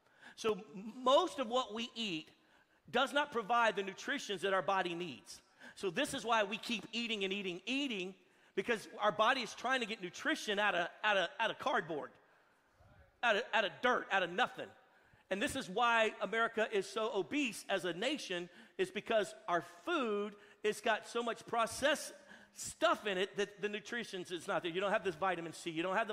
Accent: Louisiana, United States; Now, you got to understand, I grew up in Cajunville. I grew up in Louisiana

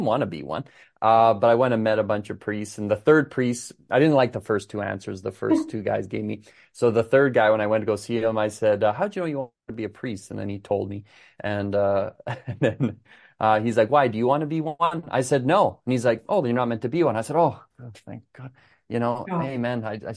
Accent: Ireland; now in Canada; We're from Ireland originally. Yeah, we live in Canada now, but we are Irish.

